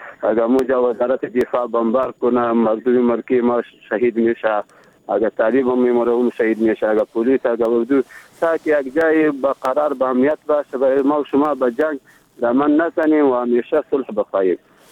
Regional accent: Baghlan, Afghanistan; بخیر، از بغلان هستیم.

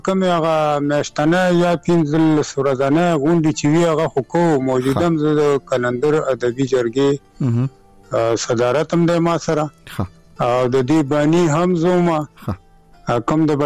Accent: Budhber, Khyber Pakhtunkhwa, Pakistan; خپل ذاتي کلی مو د پیدایش مې همدا دغه دی او استوګنه مې همدغه بډه بیره کې ده

